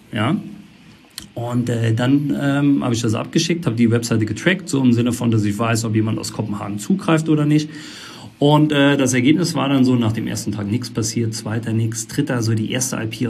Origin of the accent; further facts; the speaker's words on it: Eisenschmitt, Rhineland-Palatinate, Germany; ich komme aus der Eifel, Eisenschmidt, der Ort, ich versuche den auch immer zu promoten, der so klein, 250 Einwohner